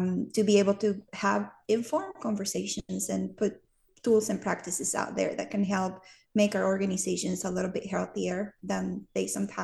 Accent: Venezuela; English is a second language; now in United States; audience is going to get an accent from me, and I'll try to slow down as I speak, but I'm Venezuelan. I was born and raised in South America, came to the United States 22 years ago.

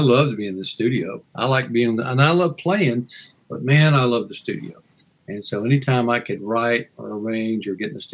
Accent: Texas, United States; Well, I grew up in Texas, and of course, Texas is its own nation. But yeah, I grew up there and, you know, grew up in the country and drove tractors, baled hay, and did all this stuff.

